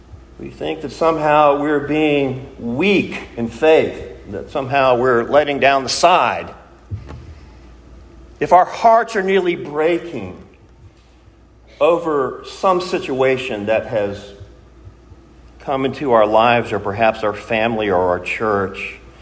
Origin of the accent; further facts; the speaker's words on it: Virginia, United States; also born or lived in Mississippi; I actually claim dual statehood, Virginia, my home state, and Mississippi, where I've spent most of the rest of my days.